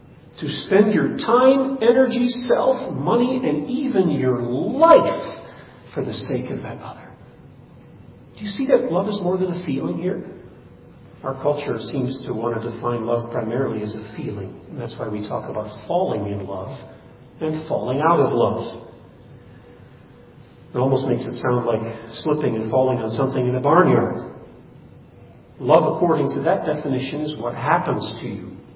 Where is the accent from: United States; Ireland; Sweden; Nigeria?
Nigeria; I grew up in Nigeria and Africa in the mission field.